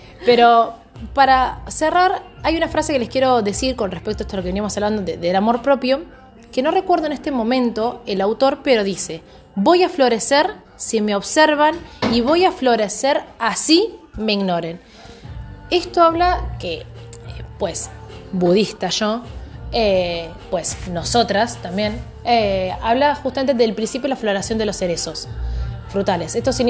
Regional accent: Argentina; así somos nosotros, así somos los argentinos.

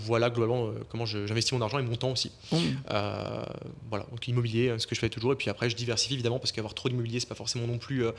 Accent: Lyon, Auvergne-Rhône-Alpes, France; moi je vis en France. Alors, moi je vis dans le sud de la France maintenant, sur la côte d'Azur, donc un très bel endroit. Je suis pas d'ici, moi je suis de Lyon à la base.

